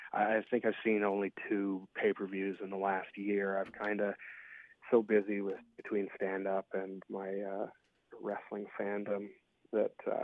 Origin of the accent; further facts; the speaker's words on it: Canada; As a Canadian, that's not a simple task either.